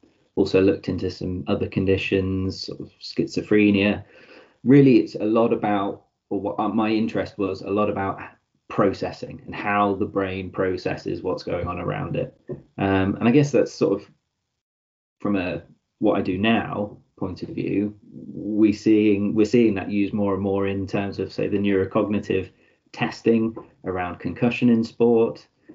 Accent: South East England, United Kingdom; Originally from down south anyway. So I was sort of born and raised and schooled in sort of Kent.

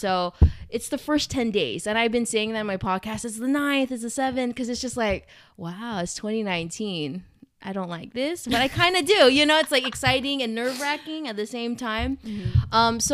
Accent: California, United States; now in Los Angeles, United States; I'm recording in my LA home. Not that I have more than one home, although I am from the Bay Area, so I do have a home there.

